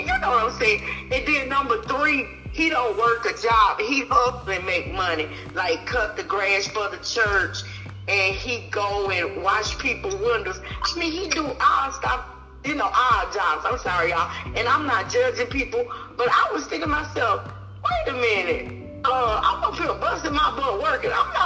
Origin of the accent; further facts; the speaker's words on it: Chattanooga, Tennessee, United States; He live in my hometown, Chattanooga.